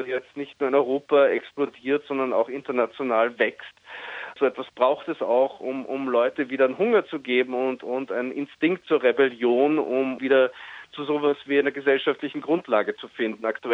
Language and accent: German; Austria; wo er mich auch oft gefragt hat als Österreicher